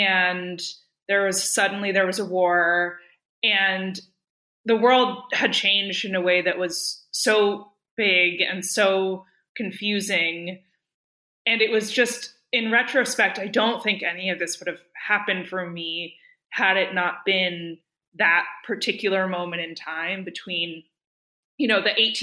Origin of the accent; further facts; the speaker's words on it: Berkeley, California, United States; So I grew up in Berkeley, which is like, you know, hour and a half drive south of Bohemian Grove